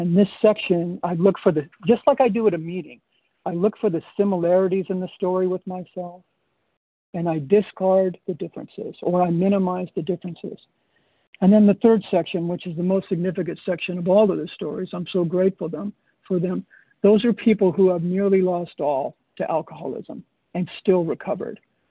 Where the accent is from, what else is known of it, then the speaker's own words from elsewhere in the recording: Graham, Washington, United States; I'm from Graham, Washington.